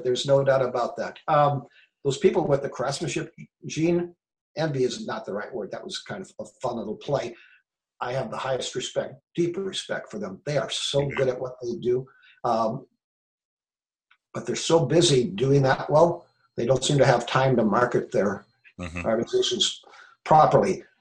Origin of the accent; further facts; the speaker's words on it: Milwaukee, Wisconsin, United States; I grew up in Milwaukee, Wisconsin, actually, and so many old buildings there, so much history.